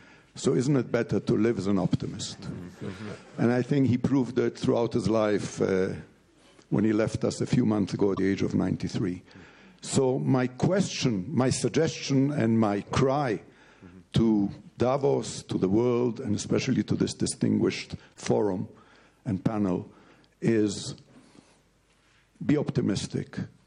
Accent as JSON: {"language": "English", "country": "Israel", "second_language": "English", "said": "I'm from Israel."}